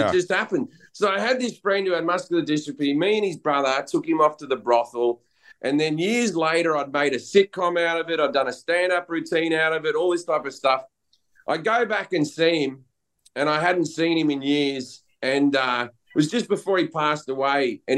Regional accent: Australia; she's British and I'm Australian.

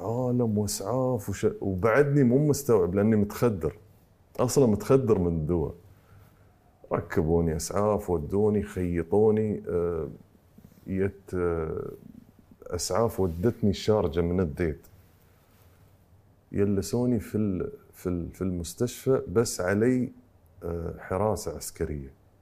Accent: Khor Fakkan, Sharjah, United Arab Emirates; born there; moved away as an adult; دخلت الجيش عشان أعتمد على نفسي، أطلع من خور فكان اللي هي مسقط رأسي.

